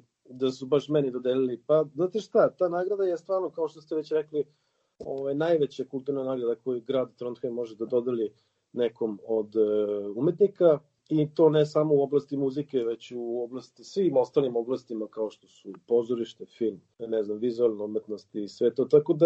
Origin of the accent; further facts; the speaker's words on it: Belgrade, Serbia; imam dvojno državljanstvo, ali naravno … koji je rođen i odrastao u Beogradu